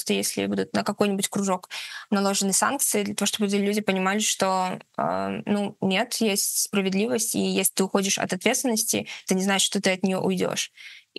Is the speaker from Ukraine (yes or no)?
no; Belarus; Я из Беларуси.